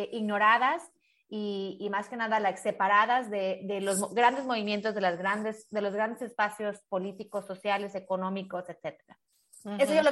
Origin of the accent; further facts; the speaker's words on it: Mexico; born there; yo soy latina y nací en México y tengo un acento y lo que tú quieras, pero aún así mi piel es blanca